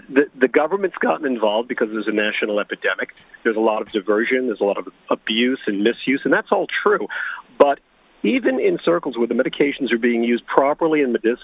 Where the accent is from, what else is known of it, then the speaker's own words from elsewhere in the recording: New York City, New York, United States; I'm actually from New York City, and I started practicing 20, 25 years ago.